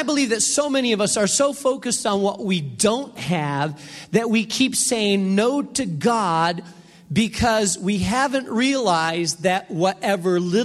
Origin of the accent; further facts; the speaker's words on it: Gary, Indiana, United States; born there; I was born in Gary, Indiana, at Methodist Hospital, me